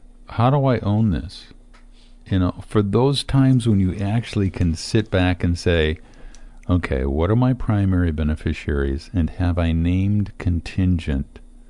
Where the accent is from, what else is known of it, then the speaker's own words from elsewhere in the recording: France; accent: French; English is a second language; My French accent here, I can't help it, you know.